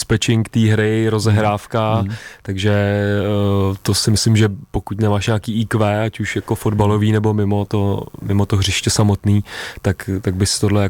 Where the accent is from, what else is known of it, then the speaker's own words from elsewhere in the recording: Vysočina Region, Czechia; my jsme jako původem z Vysočiny, tam kousek u Čáslavy máme chatu